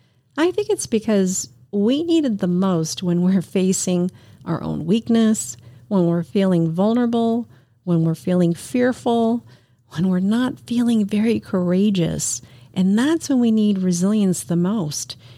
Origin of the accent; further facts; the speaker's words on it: New York City, New York, United States; born there; And I was born in New York City. But I think living between those two cultures were so different. You know, we spoke Spanish at home, spoke English at school.